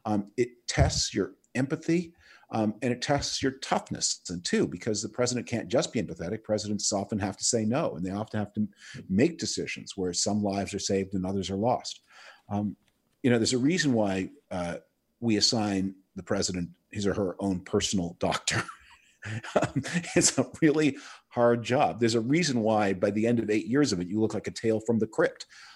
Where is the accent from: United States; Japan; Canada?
Canada; I'm originally from Canada